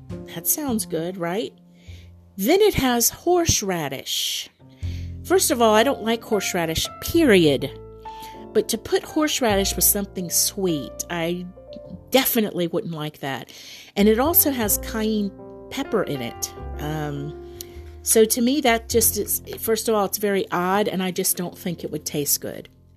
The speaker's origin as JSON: {"language": "English", "region": "Florida", "country": "United States", "said": "I'm from Florida, so this is why things in Florida are so familiar"}